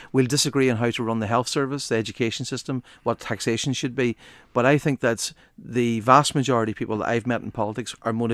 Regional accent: Buncrana, Ulster, Ireland; I'm from Buncrana. You know, we're about 20 minutes from Derry City.

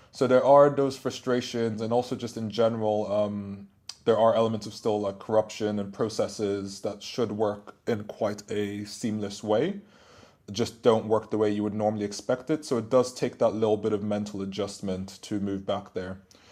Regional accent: Dundalk, County Louth, Ireland; compared to maybe growing up in Dundalk, had generally done a lot more travel

